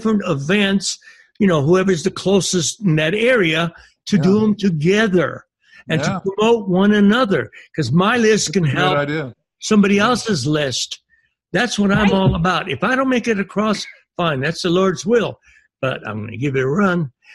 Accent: Trinidad, Colorado, United States; I came from Trinidad, Colorado for 25 years. That's where I was raised, primarily in a Hispanic area.

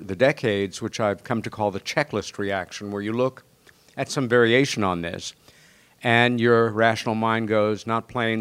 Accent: New York, United States; I was born in New York City, but my sisters and I grew up in a little village on Long Island.

